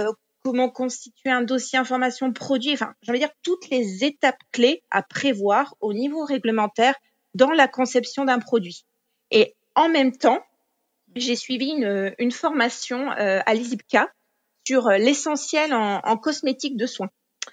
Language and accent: French; Normandy, France; je suis originaire de Normandie et fille et petite fille de liniculteur.